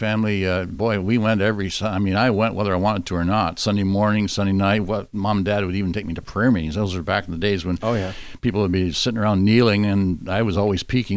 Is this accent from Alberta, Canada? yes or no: no; Kitchener, Ontario, Canada; also born or lived in Chicago; Kitchener is my hometown, and I grew up in Kitchener and went to Bible college there. But then my wife and I, Kay and I, we moved down to Chicago, and we were there for 3.5 years for seminary.